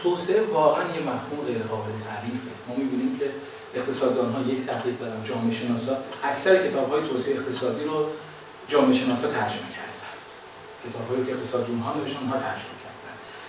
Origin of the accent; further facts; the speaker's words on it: Iran; این هویت رو در خودمون احساس کنیم که ما ایرانی هستیم